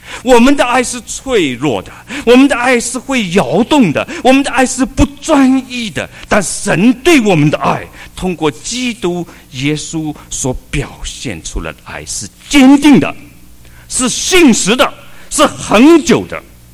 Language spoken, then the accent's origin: Chinese; China; 我们都是中国人呢，比较省钱的嘛